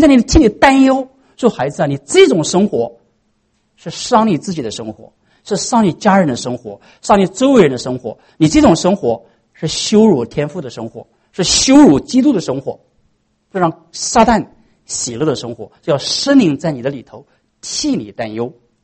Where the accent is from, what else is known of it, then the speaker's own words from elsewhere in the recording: China; 因为我们中国人不愿意把自己家丑跟人家讲的，是不是？